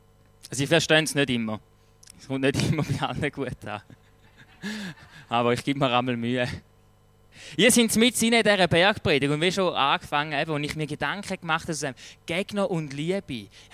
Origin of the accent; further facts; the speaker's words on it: Thurgau, Switzerland; Aber als Thurgauer, ich meine, du kennst es, gell? Es ist einfach schwierig. Aber wir sind ja stolz in Thurgauer